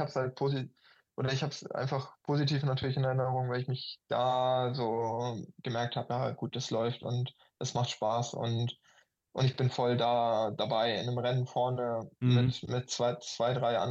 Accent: Hamburg, Germany; in Hamburg, wo ich ja auch ja, meine Heimat habe

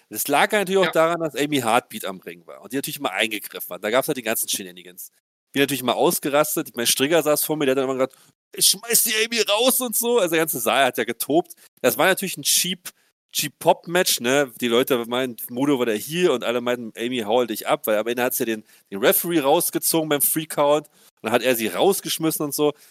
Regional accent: East Germany, Germany; Und als Ostdeutscher muss ich mich dazu jetzt äußern.

